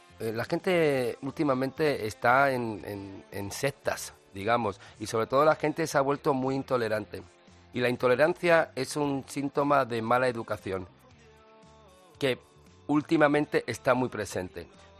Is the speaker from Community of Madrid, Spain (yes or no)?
yes; Madrid, Community of Madrid, Spain; Porque a mí me gusta mi ciudad. Soy madrileño de pro.